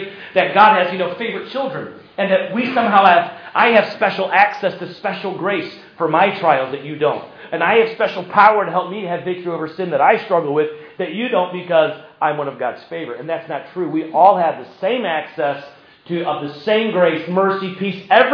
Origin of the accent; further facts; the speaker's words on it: South Carolina, United States; I grew up in South Carolina. Here's how we say it. Hey, how y'all doing?